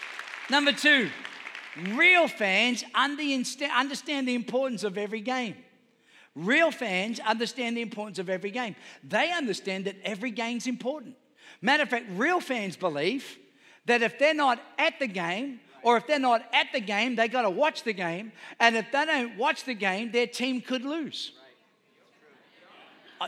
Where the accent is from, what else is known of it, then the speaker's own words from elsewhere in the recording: New York, United States; born there; I was born in New York. Forgive me.